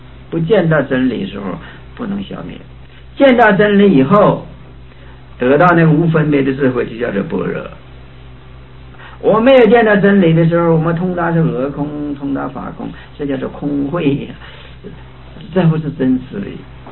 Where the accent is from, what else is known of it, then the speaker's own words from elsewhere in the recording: China; 但是我们中国人呢，这个我们学习老庄哲学哈，孔孟之道都没有这样讲